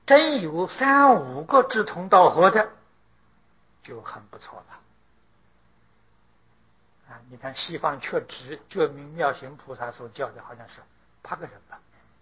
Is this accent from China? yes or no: no; Taiwan; 苦啊，啊，比我们台湾人苦啊